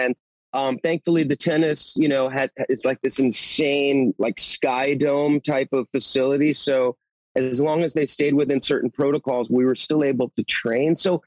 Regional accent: New Jersey, United States; also born or lived in Brooklyn, United States; I was born in New York City, well, in Brooklyn, and I grew up in New Jersey. So when I moved here in the 80s, you know, it was tough

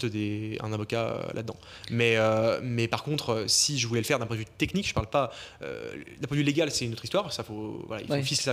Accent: Lyon, Auvergne-Rhône-Alpes, France; moi je vis en France. Alors, moi je vis dans le sud de la France maintenant, sur la côte d'Azur, donc un très bel endroit. Je suis pas d'ici, moi je suis de Lyon à la base.

